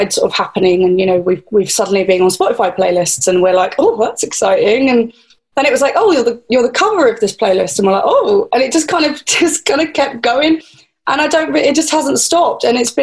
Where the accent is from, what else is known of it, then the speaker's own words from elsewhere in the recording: England, United Kingdom; I'm English, I have to moan.